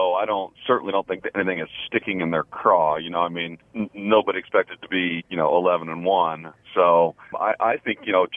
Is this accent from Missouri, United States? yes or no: yes; Kansas City, Missouri, United States; I grew up in Kansas City, so the cold doesn't scare me either.